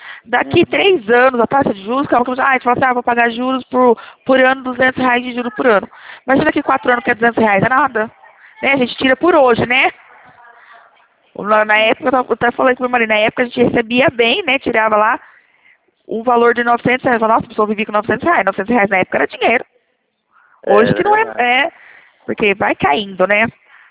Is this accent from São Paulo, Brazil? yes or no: yes; Leme, São Paulo, Brazil; Aqui a gente é de Leme, tá? De São Paulo, interior, tá?